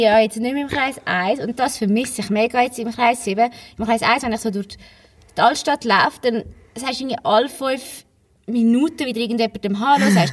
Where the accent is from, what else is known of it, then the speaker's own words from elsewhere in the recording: Zurich, Switzerland; Also ich bin ja im Niederdorf aufgewachsen und bin eigentlich dort gross geworden.